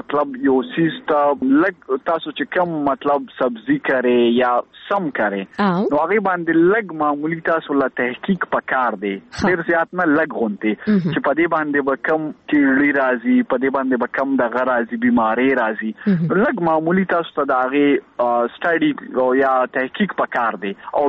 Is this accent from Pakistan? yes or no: yes; Pakistan; moved away; زه پکې د پاکستان نه یم.